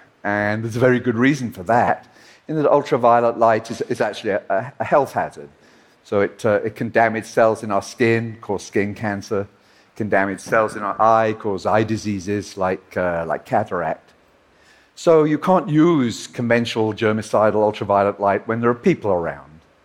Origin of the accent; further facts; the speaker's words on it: Liverpool, North West England, United Kingdom; So he was actually a well-known and well-loved local politician in his and my hometown of Liverpool.